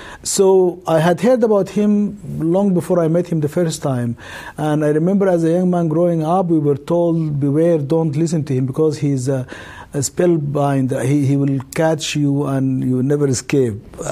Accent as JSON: {"language": "English", "country": "Sudan", "tie": "born or raised there", "second_language": "English", "moved": "yes", "said": "as a Muslim growing up in Sudan"}